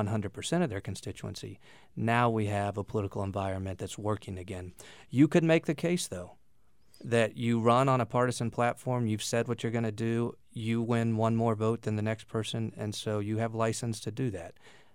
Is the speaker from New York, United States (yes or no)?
no; Florida, United States; I was from Florida. I went to Congress.